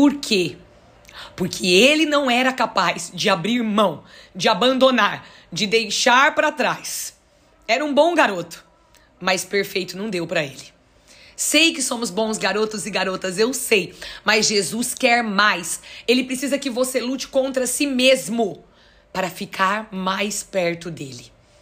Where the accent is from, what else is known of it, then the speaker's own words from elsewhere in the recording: Santo André, São Paulo, Brazil; estava em São Paulo, sou de Santo André